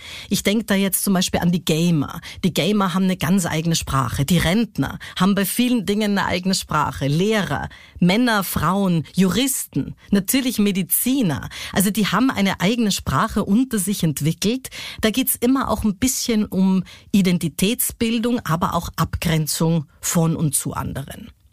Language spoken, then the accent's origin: German; Munich, Bavaria, Germany; born there; ich bin in München geboren